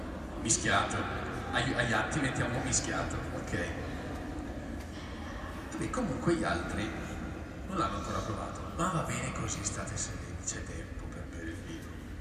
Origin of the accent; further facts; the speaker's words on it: Brusaporto, Lombardy, Italy; 24 anni e sono originario di Brusaporto, che è un paese abbastanza lontano. Qua piccolino, niente di che.